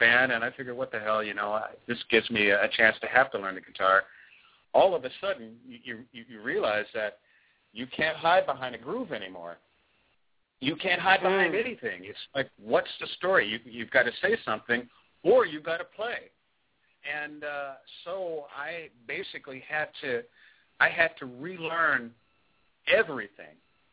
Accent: Philadelphia, Pennsylvania, United States; Many years ago, my brother and I, you know, we're from Philadelphia. We had a band.

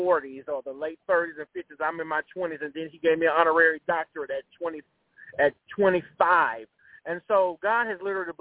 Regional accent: Gulfport, Mississippi, United States; I'm from Gulfport, Mississippi

